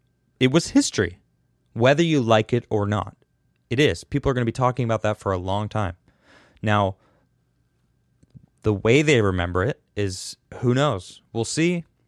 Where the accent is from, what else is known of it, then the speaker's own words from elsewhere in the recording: Chicago, Illinois, United States; I'm from Chicago, and the Bears, Green Bay Packers, long whatever rivalry.